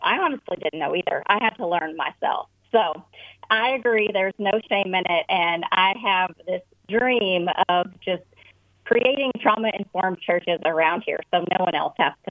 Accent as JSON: {"language": "English", "town": "Little Spinette", "region": "Texas", "country": "United States", "tie": "born or raised there", "moved": "as an adult", "said": "I moved from Little Spinette, Texas, where I had lived my whole life. We didn't have a stoplight. We had a blinking light in Spinette."}